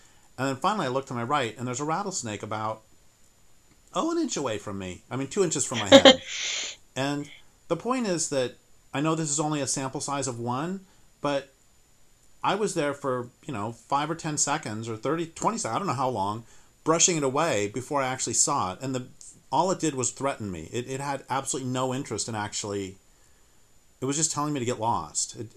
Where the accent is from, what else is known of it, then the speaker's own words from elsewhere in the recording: Colorado, United States; I grew up in Colorado, and I saw a lizard.